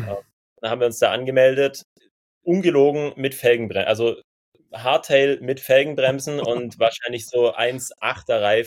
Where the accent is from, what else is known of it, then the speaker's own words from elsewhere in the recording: Baden-Württemberg, Germany; Nee, ich bin in der Nähe von Wildbad aufgewachsen. Also so eine gute halbe, dreiviertel Stunde entfernt, kleines Dorf.